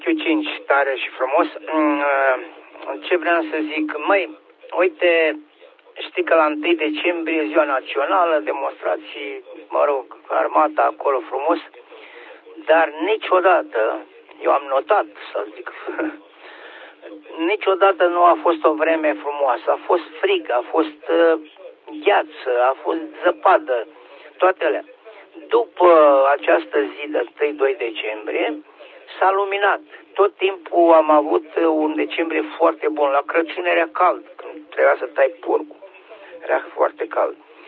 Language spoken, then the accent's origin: Romanian; Domnești, Romania; la mine, la țară, de unde sunt eu născut acolo, la Domnești, la Florii se face un târg.